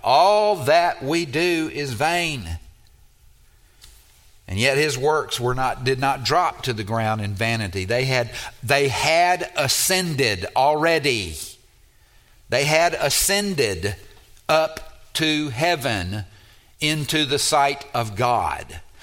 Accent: Mississippi, United States; And I did that because I'm from Mississippi and we take things, you know.

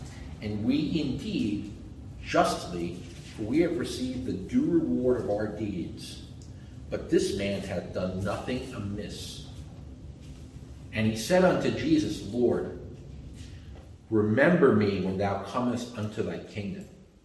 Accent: Brooklyn, New York, United States; I'm guy from Brooklyn.

